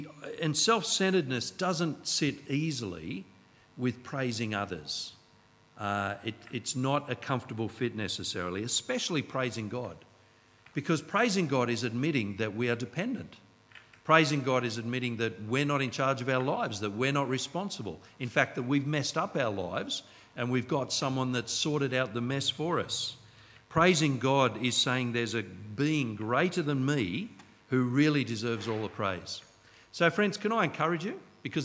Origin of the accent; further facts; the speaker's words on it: Australia; I think one of the reasons is we're Australian, and that's not an excuse.